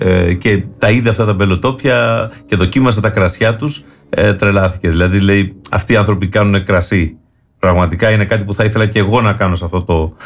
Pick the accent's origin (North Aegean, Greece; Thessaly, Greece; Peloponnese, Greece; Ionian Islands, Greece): Peloponnese, Greece; Kiato; Εμείς καταγόμαστε από το Κιάτο, είναι η πατρίδα μας